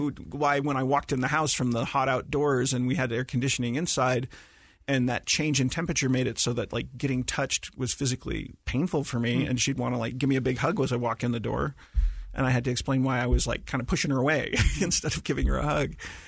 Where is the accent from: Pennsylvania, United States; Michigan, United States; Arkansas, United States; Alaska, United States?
Alaska, United States; Kodiak; if other people from this island knew it, I was from Kodiak.